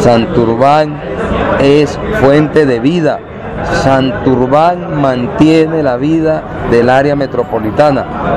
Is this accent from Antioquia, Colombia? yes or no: no; Santander, Colombia; gracias a los santandereanos con los cuales me siento identificado. Lo siento, mi familia, que estoy en mi tierra.